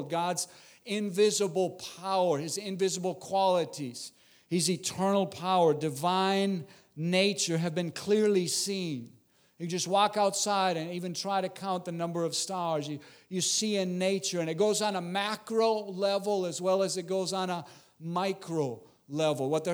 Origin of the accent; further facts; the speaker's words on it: Minnesota, United States; also born or lived in Costa Rica; I'm originally from Minnesota. Sometimes I lived in Costa Rica for 12 years. My wife is from Honduras, and I preach a lot in Spanish, and sometimes it just comes out in Spanish.